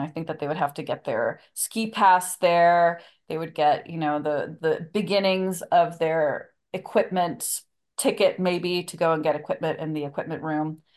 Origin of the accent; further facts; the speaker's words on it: United States; I must be quite expert because I'm American and I had skied in, you know, California and Colorado and New Mexico and New Hampshire.